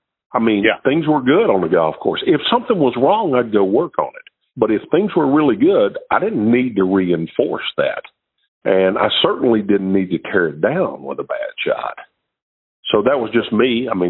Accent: Shreveport, Louisiana, United States; He was from Zimbabwe, and I was from Shreveport, Louisiana.

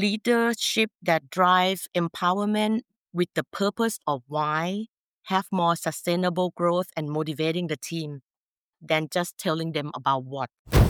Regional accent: Thailand; English is a second language; I'm from Thailand

